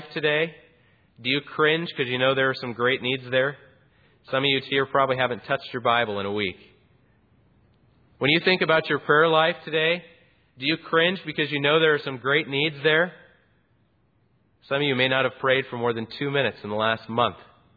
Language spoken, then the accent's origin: English; Salt Lake City, Utah, United States; I grew up in Salt Lake City, Utah, and in our backyard, we had three big peach trees.